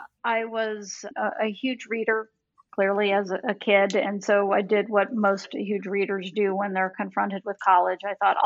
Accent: Florida, United States; moved away as an adult; now in Minneapolis, United States; When I moved to Minneapolis, I grew up in Florida. And when I moved to Minneapolis, I was 30 years old

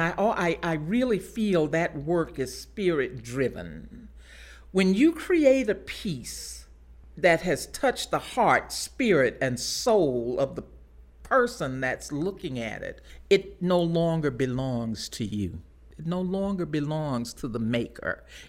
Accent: Baton Rouge, Louisiana, United States; born there; I was born in Baton Rouge

